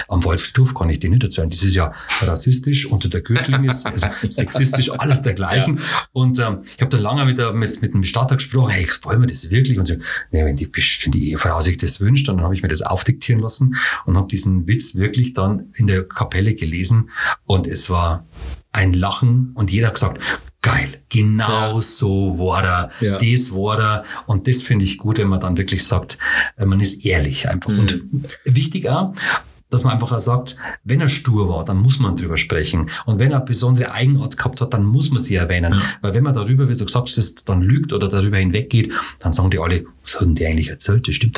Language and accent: German; Erbendorf, Bavaria, Germany; da in meiner alten Heimat in Erbendorf den ein oder anderen Jugendabend auf die Beine zu stellen